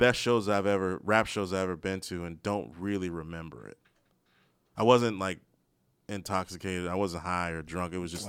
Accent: Maryland, United States; Sorry, I'm from Maryland, guys.

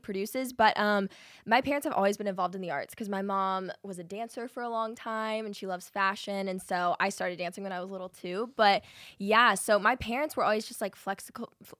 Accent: North Carolina, United States; now in Nashville, United States; So I actually grew up in North Carolina.

